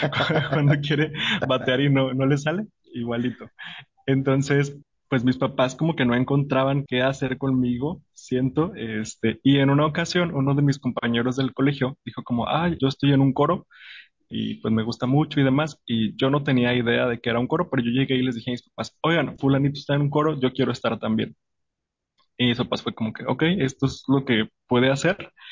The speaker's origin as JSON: {"language": "Spanish", "town": "Monterrey", "region": "Nuevo León", "country": "Mexico", "tie": "born there", "said": "Te cuento que yo nací en Monterrey, en una familia pues muy normal, considero yo."}